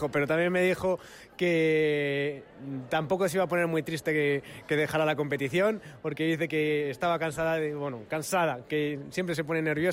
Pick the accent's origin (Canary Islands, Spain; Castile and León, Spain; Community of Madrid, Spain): Community of Madrid, Spain; Madrid; como madrileño siempre he sentido el apoyo de mi gente, sobre todo de la gente de mi ciudad